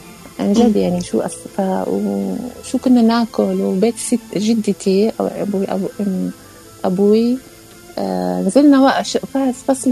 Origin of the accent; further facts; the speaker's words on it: Kuwait; born there; بلدنا إحنا تغربين، يعني أكيد، مع أنه بحين لمسقط رأسي بس الكويت، بس مش بلدي كمان، يعني ولدت فيها بس بلد أهلي،